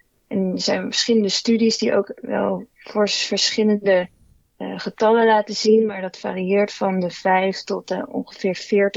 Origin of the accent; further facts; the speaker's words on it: Rotterdam, South Holland, Netherlands; now in Amsterdam, Netherlands; ben 27 jaar. En ik woon nu sinds een jaar in Amsterdam. Mm-hmm. Ik kom oorspronkelijk uit Rotterdam. Daar ben ik geboren en getogen. En daar heb ik ook gestudeerd.